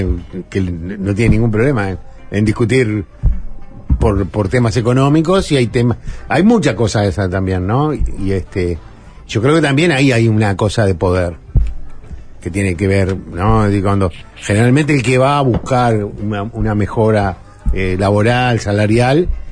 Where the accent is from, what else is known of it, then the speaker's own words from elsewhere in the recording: Uruguay; Ustedes piensan que por ser uruguayo robé. Y le dije, ¿saben una cosa? Que nosotros en mi país tenemos un chiste